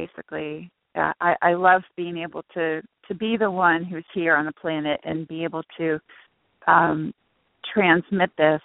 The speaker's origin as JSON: {"language": "English", "region": "Northeast", "country": "United States", "said": "No, I look forward to coming north because I am from the Northeast, and believe it or not, I haven't been to Niagara Falls before."}